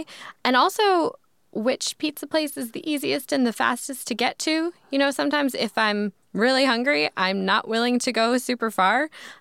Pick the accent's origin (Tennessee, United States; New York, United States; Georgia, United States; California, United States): New York, United States; New York City; Fold it in half. I'm a New Yorker.